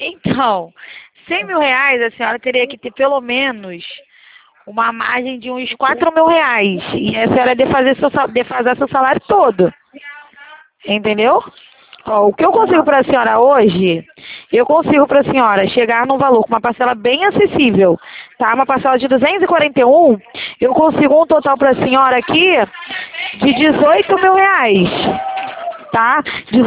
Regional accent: Rio de Janeiro, Brazil; Sou do centro do Rio, meu bem. Aqui na Rua do Carmo

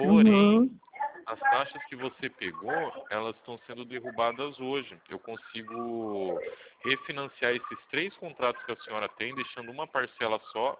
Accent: Itu, São Paulo, Brazil; muito prazer. Eu sou aqui de Itu

